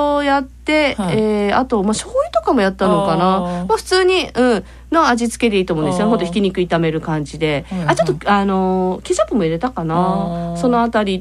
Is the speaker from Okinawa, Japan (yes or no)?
yes; Okinawa, Japan; 私の中のなんか沖縄出身の渾身のタコライス